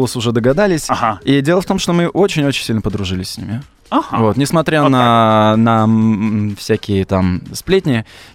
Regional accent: France; Russian is a second language; просто я родился во Франции, прожил там всю жизнь, и это мой родной язык.

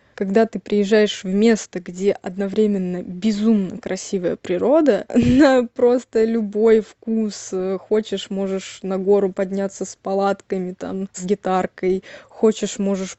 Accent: Crimea, Ukraine; несмотря на то, что я крымчанка, я была на многих вершинах в Крыму

